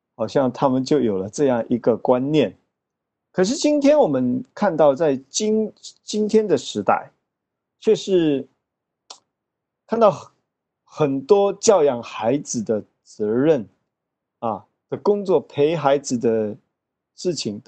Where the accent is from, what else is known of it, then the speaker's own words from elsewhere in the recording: China; 我们中国人的传统有这样的六个字